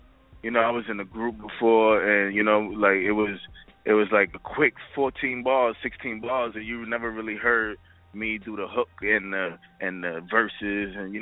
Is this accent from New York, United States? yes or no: yes; Queens, New York, United States; Born and raised in Jamaica, Queens. I actually grew up on the south side. I grew up on the south side of Queens